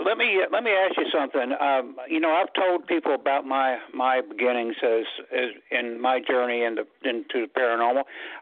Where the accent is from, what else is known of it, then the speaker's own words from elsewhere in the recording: Hazard, Kentucky, United States; they understood where I was coming from because they were hill people. You know, we're from Hazard, Kentucky, all up and through there.